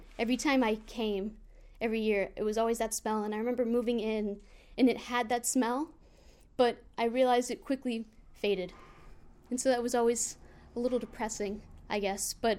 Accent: Dallas, Texas, United States; now in New Jersey, United States; But I was born in Texas, but my family's from the tri-state area, New Jersey mostly. And so my mom and I lived in Dallas, and then every Christmas we would come up to New Jersey. And we actually live there now

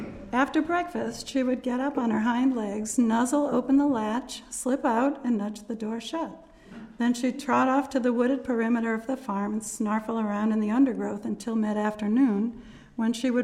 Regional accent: United States; now in Montevideo, Uruguay; The simple fact that I'm American, credentials enough for the job.

